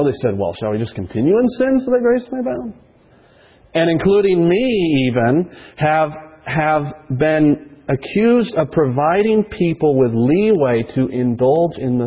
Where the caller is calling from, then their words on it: South Carolina, United States; I'm calling from South Carolina